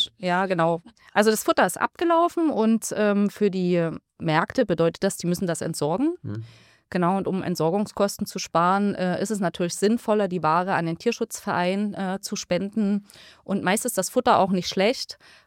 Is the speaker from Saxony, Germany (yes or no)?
yes; Saxony, Germany; Also ich komme aus dem Zittauer Gebirge